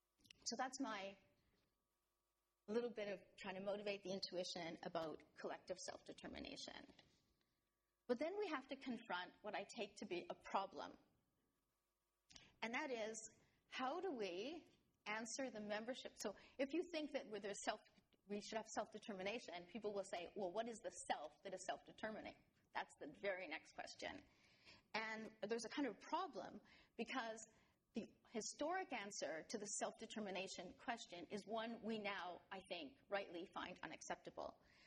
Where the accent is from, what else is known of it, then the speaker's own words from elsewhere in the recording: Canada; So I'm a Canadian by origin and also by citizenship.